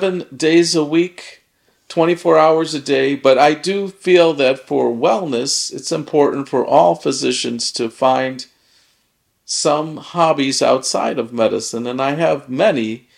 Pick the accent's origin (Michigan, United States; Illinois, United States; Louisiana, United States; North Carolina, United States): Illinois, United States; Chicago; My background is that I'm from Chicago, and born and raised.